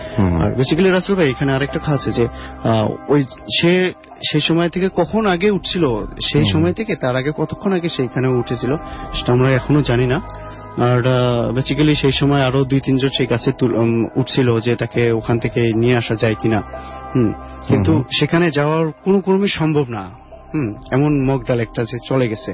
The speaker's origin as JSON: {"language": "Bangla", "town": "Brahmanbaria", "region": "Chittagong Division", "country": "Bangladesh", "said": "ব্রাহ্মণবাড়ি থেকে আসছি।"}